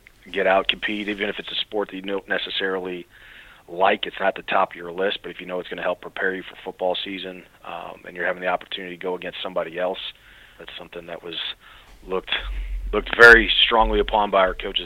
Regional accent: St. Louis, Missouri, United States; I think part of it is I'm originally from St. Louis, so there's a natural draw there with having family in town.

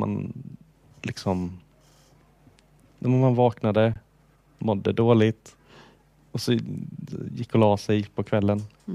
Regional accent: Jönköping, Jönköping County, Sweden; also born or lived in Visingsö; och jag är föddes här i Jönköping. Så jag är uppvuxen här men har levt hela 19 år på Visingsö.

